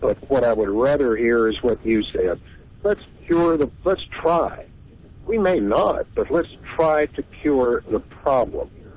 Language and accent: English; the South, United States; I heard every word that you heard, and I grew up in the South. When I moved to the state of Wisconsin